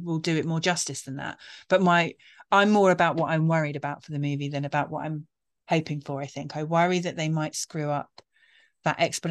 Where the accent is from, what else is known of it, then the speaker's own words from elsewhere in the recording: United Kingdom; I have been in America for Halloween once as a British person